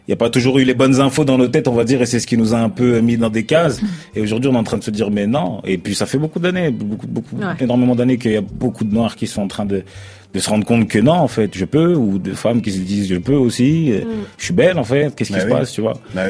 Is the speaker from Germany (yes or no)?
no; Marseille, Provence-Alpes-Côte d'Azur, France; J'ai grandi à Marseille, tu vois. J'ai grandi à Marseille.